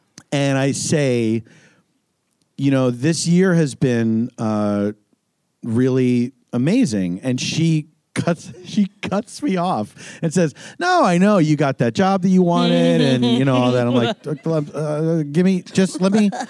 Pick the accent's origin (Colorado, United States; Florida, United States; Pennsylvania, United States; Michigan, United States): Pennsylvania, United States; Philadelphia; also born or lived in Los Angeles; Like, I grew up in Philadelphia, mm-hmm. but going from the East to the West, you get used to a certain lifestyle in the West.